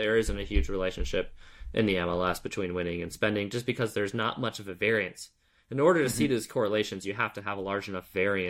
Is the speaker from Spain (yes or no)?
no; United States; I really, as an American, always have dreamed of Americans doing relegation and promotion